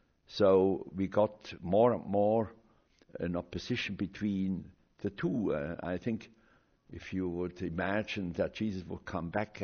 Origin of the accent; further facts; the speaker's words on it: Switzerland; He comes, as I come, from a very conservative Catholic background. I'm from Switzerland, he from Bavaria.